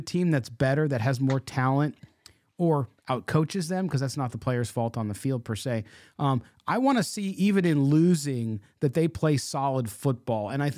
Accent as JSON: {"language": "English", "town": "San Diego", "region": "California", "country": "United States", "tie": "born or raised there", "said": "Which is because growing up in San Diego, that's what I grew up on. Mm-hmm. And then being in the Midwest, where it's a different regional cuisine from Mexico, whole different."}